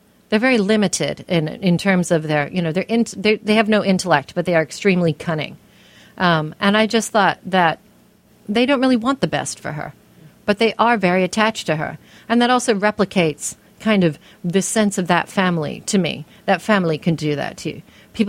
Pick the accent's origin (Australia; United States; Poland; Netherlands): Australia; Western Australia; And I grew up in Western Australia. And you feel very isolated when you grow up in Western Australia